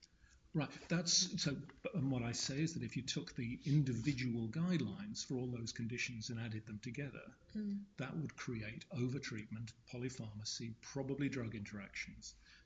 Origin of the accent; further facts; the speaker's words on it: United Kingdom; I'm from the United Kingdom